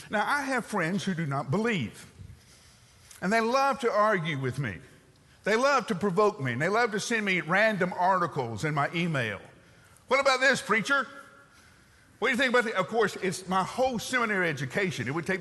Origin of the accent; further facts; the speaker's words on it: Huntsville, Alabama, United States; I grew up in Huntsville, Alabama, where there were more engineers and more scientists per capita than anywhere in the nation.